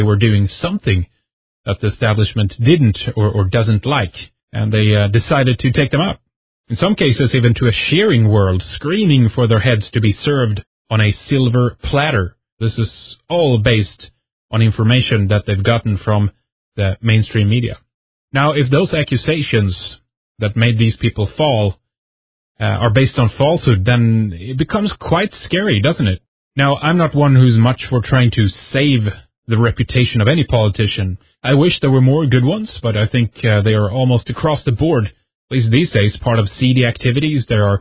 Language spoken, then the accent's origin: English; Sweden; English is a second language; I'm from Sweden, and this is an independent radio program